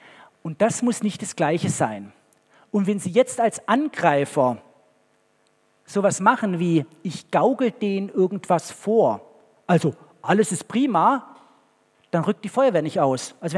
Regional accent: Baden-Württemberg, Germany; Also gerade auf dem Land, ich komme selber aus dem Schwarzwald

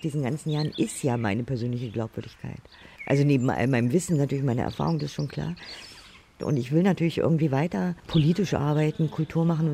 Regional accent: East Germany, Germany; weil ich bin aus dem Osten.

